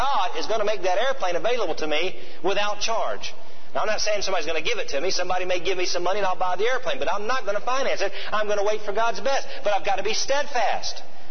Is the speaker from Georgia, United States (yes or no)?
yes; Atlanta, Georgia, United States; Martha and I moved from Tulsa, Oklahoma to Georgia. I went to Oral Roberts University and, of course, I grew up in Atlanta.